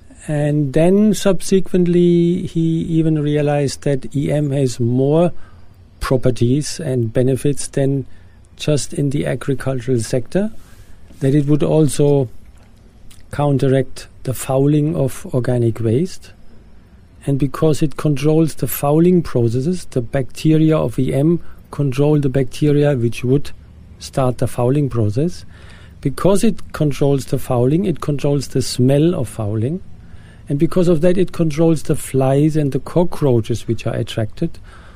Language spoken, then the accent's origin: English; Germany; moved away as an adult; I'm originally from Germany. I have been now in Oroville continuously since 1988, so the last 20 years.